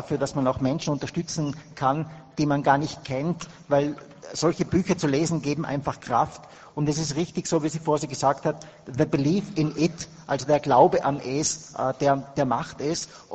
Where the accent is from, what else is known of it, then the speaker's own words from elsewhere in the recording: Vorarlberg, Austria; ich komme aus Vorarlberg, ein sehr schönes Bundesland von Österreich.